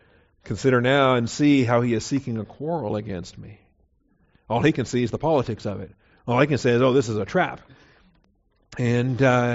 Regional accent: Washington, United States; I grew up in Washington State. I'll show you some real mountains.

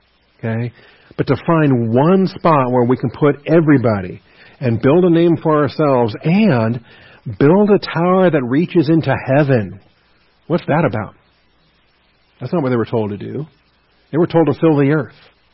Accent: Pacific Northwest, United States; I grew up on the West Coast, in the Pacific Northwest.

